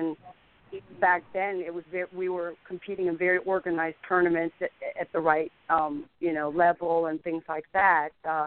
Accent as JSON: {"language": "English", "region": "Virginia", "country": "United States", "said": "I'm from Virginia, not from Texas."}